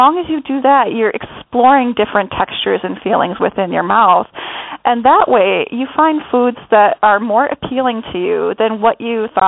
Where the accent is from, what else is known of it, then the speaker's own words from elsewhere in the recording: Wisconsin, United States; that because I'm a Midwestern girl. I grew up eating pork and beef just about every day. I love my milk. I'm from Wisconsin. I'm a cheesehead.